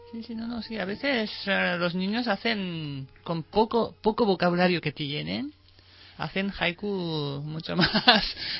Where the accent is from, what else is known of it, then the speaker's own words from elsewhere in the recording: Japan; first language Japanese; Spanish is a second language; Yo soy japonesa de la lengua materna, entonces claro, mi idioma en catalán o castellano no, no es de bueno de nacimiento, digamos, nativo.